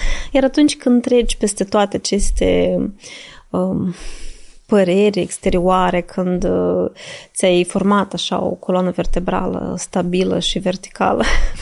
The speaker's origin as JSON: {"language": "Romanian", "country": "Moldova", "said": "Noi suntem apreciați artiștii din Republica Moldova în exterior."}